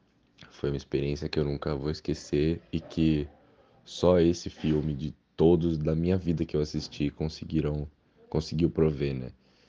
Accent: São Paulo, Brazil; eu tenho 19 anos, eu sou de São Paulo e eu sou aluno da faculdade Casper Libero e eu curso jornalismo.

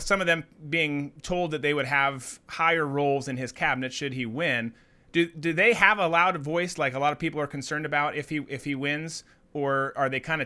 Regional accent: Minnesota, United States; and I'm from Minnesota originally.

